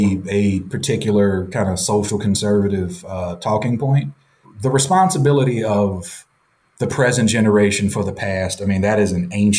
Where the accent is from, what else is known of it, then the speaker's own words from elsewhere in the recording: the South, United States; because this Florida is a former Jim Crow state, and I'm from the South too, though.